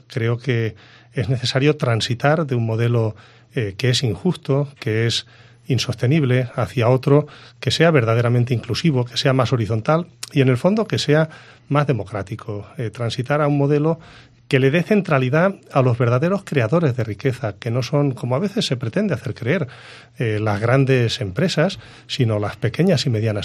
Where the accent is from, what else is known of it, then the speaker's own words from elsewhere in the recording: Valencian Community, Spain; conozco profundamente el tejido económico valenciano, las pequeñas y medianas empresas, he desarrollado mi actividad profesional durante una década en mi tierra